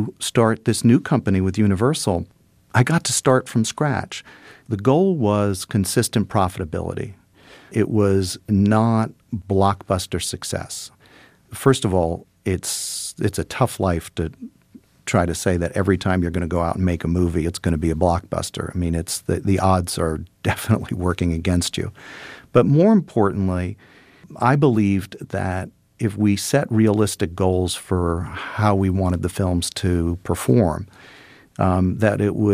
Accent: New York City, New York, United States; I grew up in New York City in the 70s

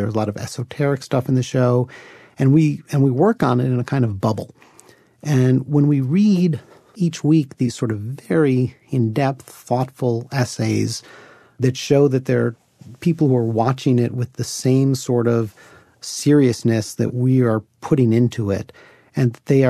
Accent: Chicago, Illinois, United States; Peter and I grew up together in Chicago.

